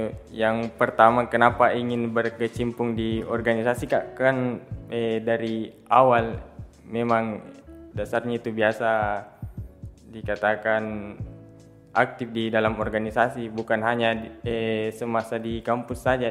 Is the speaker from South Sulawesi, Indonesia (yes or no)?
yes; Sinjai, South Sulawesi, Indonesia; Baik, jadi asal saya dari Kabupaten Sinjai, tepatnya di Kecamatan Sinjai Barat.